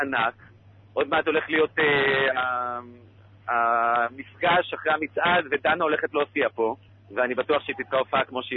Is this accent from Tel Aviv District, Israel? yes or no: no; Eilat, Southern District, Israel; אני שנולדתי באילת, אנחנו עוברים עכשיו ליד התיכון שסבלתי בו 6 שנים